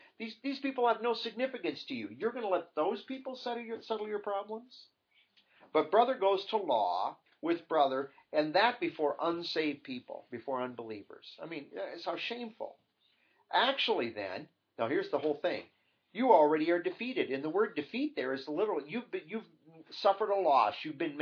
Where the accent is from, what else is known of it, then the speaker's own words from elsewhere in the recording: United States; This runs, however, just runs against everything pretty much most of us have been trained with growing up in America since we're kids.